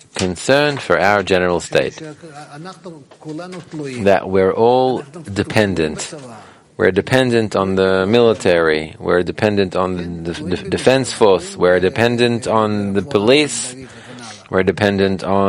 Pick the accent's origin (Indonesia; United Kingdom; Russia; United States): Russia; now in Israel; I came from Russia to Vienna, and from Vienna I took a plane here to Israel, when I left Russia at the time. When we left Russia, there was a full train.